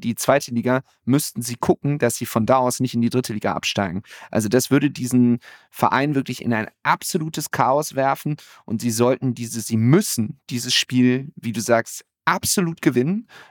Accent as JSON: {"language": "German", "town": "Düsseldorf", "region": "North Rhine-Westphalia", "country": "Germany", "tie": "born there", "said": "und ich bin gebürtiger Düsseldorfer und mir tut das trotzdem leid."}